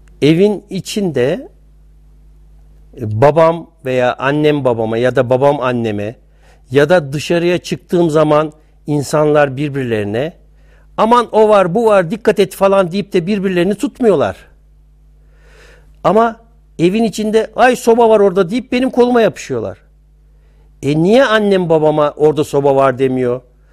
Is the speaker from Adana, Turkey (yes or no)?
no; Istanbul, Turkey; born there; Ben 1953 yılında İstanbul'da dünyaya geldim. Anadan doğma görme engelliyim.